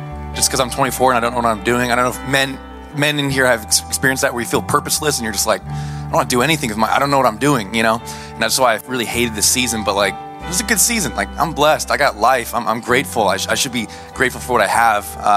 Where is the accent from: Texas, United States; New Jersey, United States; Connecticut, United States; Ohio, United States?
Texas, United States; El Paso; This is also my first time, and I'm from El Paso, so yeah.